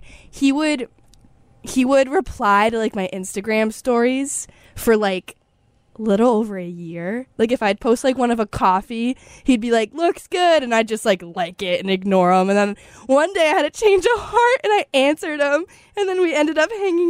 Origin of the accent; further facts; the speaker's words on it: York, Maine, United States; I'm from York, Maine, and UNH is close to York, Maine.